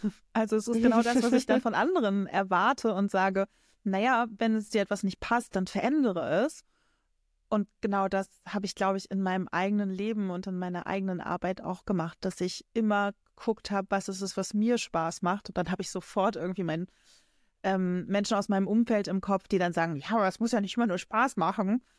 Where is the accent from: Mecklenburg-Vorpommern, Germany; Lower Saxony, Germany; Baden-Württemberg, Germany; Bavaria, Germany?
Mecklenburg-Vorpommern, Germany; Rostock; also born or lived in Berlin / Hamburg; so dieses Ostseekind. Ich komme aus Rostock, ich bin hier geboren, aber ich habe auch wirklich schon die ganze Welt gesehen und komme einfach unglaublich gerne wieder nach Hause. Also ich bin schon viel gereist, ich habe in Berlin und Hamburg studiert und gearbeitet.